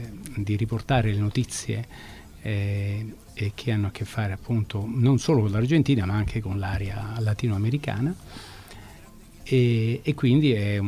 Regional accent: Rome, Lazio, Italy; also born or lived in Paris; Sì, sono romano e diciamo dopo, insomma, ho anche vissuto in Parigi, in altre parti d'Europa, e però sempre italiano

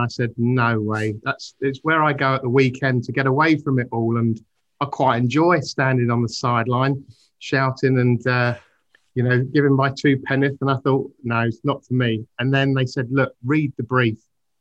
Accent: Twickenham, London, United Kingdom; I was born and bred in the Twickenham area.

